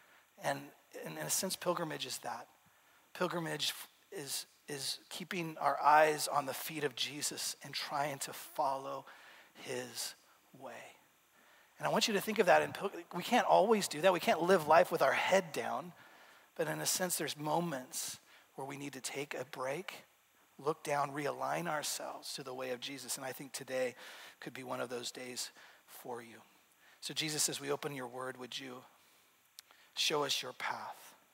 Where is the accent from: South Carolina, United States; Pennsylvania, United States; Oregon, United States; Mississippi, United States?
Oregon, United States; I grew up in Central Oregon, and I mean, we're up here in the Northwest, we're good.